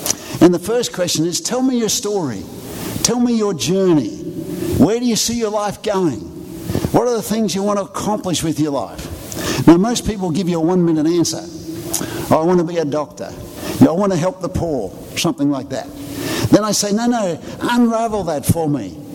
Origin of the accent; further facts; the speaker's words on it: Australia; And I said, "Hey, Harold, I'm an Aussie. We love beer."